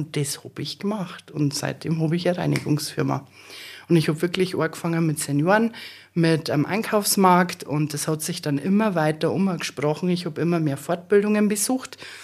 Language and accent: German; Bayreuth, Bavaria, Germany; born there; also born or lived in Wunsiedel; also ich bin in Bayreuth geboren. Dann war ich in Wunsiedel im Kinderheim. Dann bin ich zu Pflegeeltern nach Miederdeich gekommen.